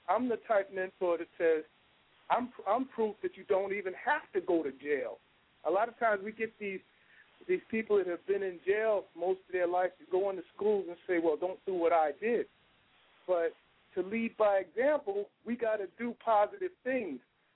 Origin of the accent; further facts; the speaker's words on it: New York City, New York, United States; I'm from the Bronx, New York. I was abandoned by both parents, mom and dad. I was raised in foster care